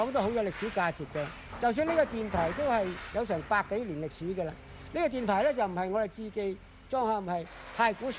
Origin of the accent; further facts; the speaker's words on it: Hong Kong; 我哋香港人